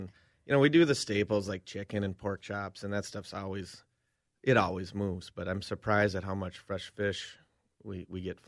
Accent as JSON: {"language": "English", "town": "Cambridge", "region": "Minnesota", "country": "United States", "tie": "born or raised there", "said": "Obviously, I'm back in my hometown, and I love it. I love the people, but it's a little different culture than cooking in Minneapolis for the last 15 years."}